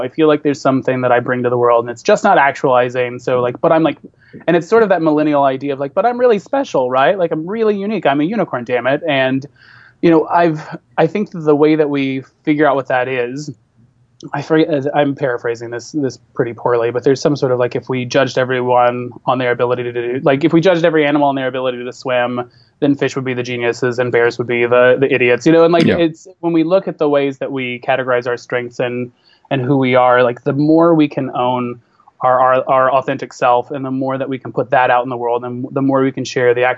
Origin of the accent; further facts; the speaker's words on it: the South, United States; I'm gay and I grew up in the South